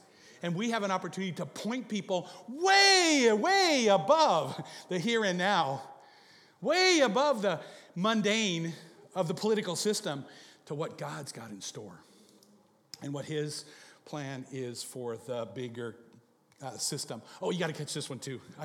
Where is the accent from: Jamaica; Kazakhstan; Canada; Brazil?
Canada; Alberta; born there; I was born to American citizens in northern Alberta, Canada. So I am a Canadian citizen and a citizen of the United States.